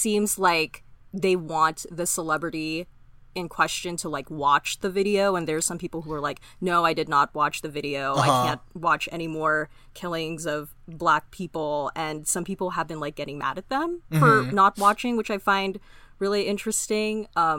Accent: California, United States; Also, listeners, I'm from Orange County, so all of those like little video clips of like people out and about in Huntington Beach, like I live like about 30, 40 ish minutes away from there

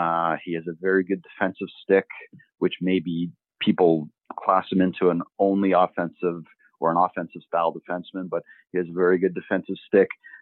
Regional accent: Ottawa, Ontario, Canada; he's from Ottawa and I'm from Ottawa as well. So I've known of him and his brother growing up in Ottawa for years.

